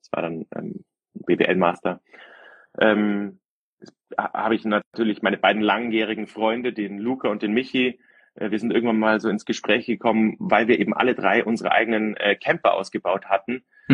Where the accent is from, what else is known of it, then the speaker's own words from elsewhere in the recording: Munich, Bavaria, Germany; aufgewachsen im Westen von München